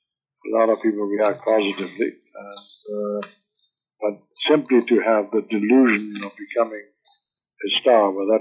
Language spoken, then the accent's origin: English; Germany; moved away as an adult; now in United States; it talked about my childhood and my growing up in Germany, and then talked mostly about my life in America. I came to this country when I was 18.